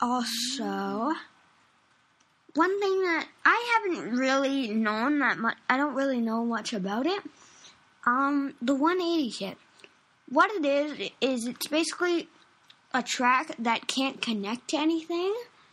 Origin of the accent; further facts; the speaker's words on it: Canada; We're Canadian. Canada.